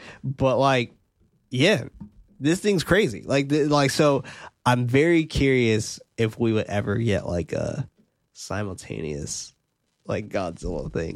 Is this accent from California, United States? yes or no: yes; San Francisco, California, United States; That's me. I'm from San Francisco.